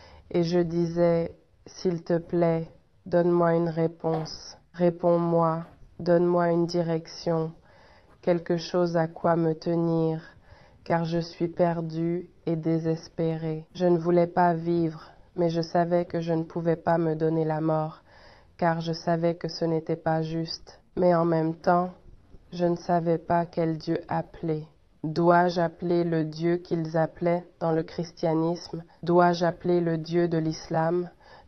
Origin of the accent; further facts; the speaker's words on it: Canada; Je suis canadien. Je ne connais que ma mère.